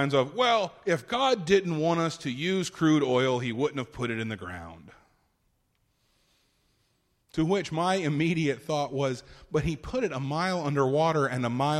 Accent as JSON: {"language": "English", "region": "Florida", "country": "United States", "tie": "born or raised there", "said": "I grew up on the Gulf of Mexico. I grew up in the Florida Panhandle. I literally grew up on the water."}